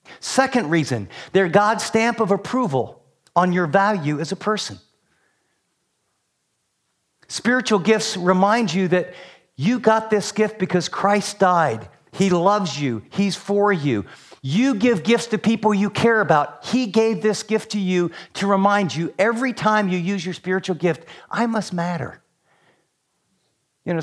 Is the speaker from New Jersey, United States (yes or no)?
no; West Virginia, United States